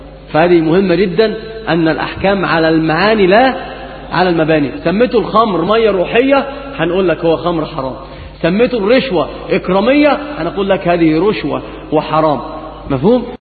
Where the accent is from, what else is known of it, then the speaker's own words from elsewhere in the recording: Egypt; اللي عندنا في مصر بيقولوا البيع المحروق،